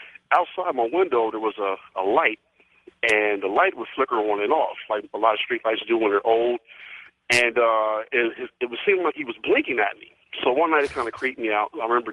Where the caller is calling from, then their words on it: Harrisburg, Pennsylvania, United States; I'm calling from Harrisburg, Pennsylvania.